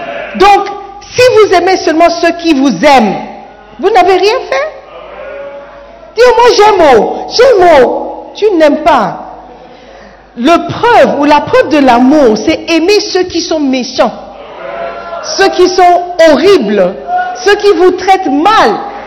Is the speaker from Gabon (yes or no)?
yes; Gabon; now in Ghana; Je suis Gabonais.